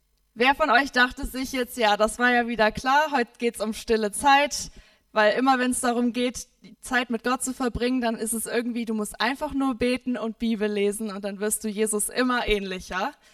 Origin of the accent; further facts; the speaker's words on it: Gifhorn, Lower Saxony, Germany; ich komme aus Gifhorn, aus der Kirche im Brauhaus